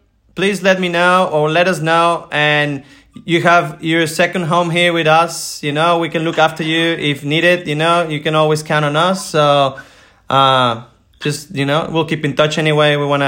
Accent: Mexico; now in Australia; I mean, I come from Mexico.

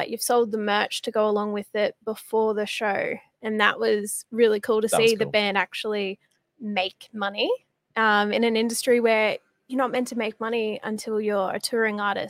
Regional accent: Ipswich, East of England, United Kingdom; and I'm from Ipswich.

